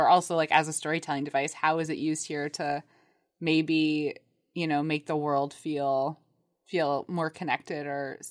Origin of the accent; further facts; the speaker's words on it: United States; there's rhetoric used that I, as an American, see